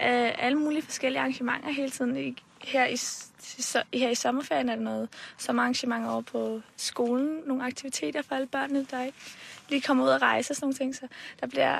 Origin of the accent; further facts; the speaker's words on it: Copenhagen, Capital Region of Denmark, Denmark; Jeg kommer fra Danmark. Og her fra Brøndshøj.